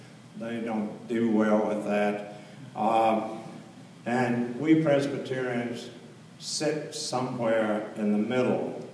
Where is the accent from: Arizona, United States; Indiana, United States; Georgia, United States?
Georgia, United States; I was a kid from Southeast Georgia, and I was also a learning disabled child